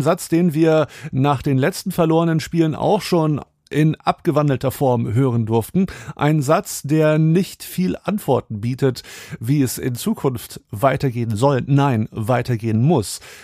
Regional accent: Wolfsburg, Lower Saxony, Germany; born there; Ich bin ja gebürtiger Wolfsburger

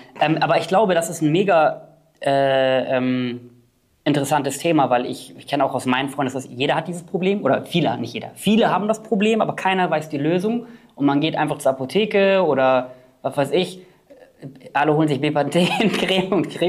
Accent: Nienburg, Lower Saxony, Germany; ich komme ja ursprünglich aus Nienburg.

